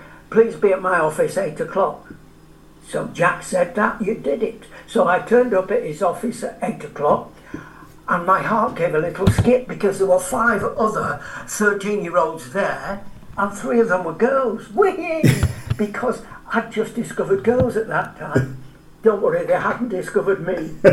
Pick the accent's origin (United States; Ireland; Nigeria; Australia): Ireland; because at the time, just after the war, being Irish was no fun.